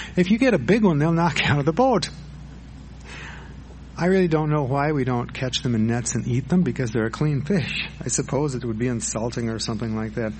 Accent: Madison, Wisconsin, United States; Now, I grew up near Lake Monona, which is the smaller of the two lakes in Madison. I was only a half a block from the lake, so as a teenager, I lived in the water.

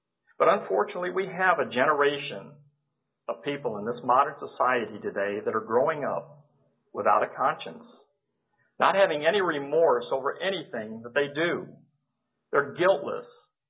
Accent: St. Louis, Missouri, United States; As I said, I'm from the St. Louis area

